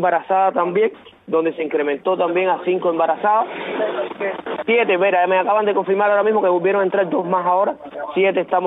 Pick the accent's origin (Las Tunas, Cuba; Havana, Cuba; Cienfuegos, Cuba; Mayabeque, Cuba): Cienfuegos, Cuba; Yo soy de Cienfuegos.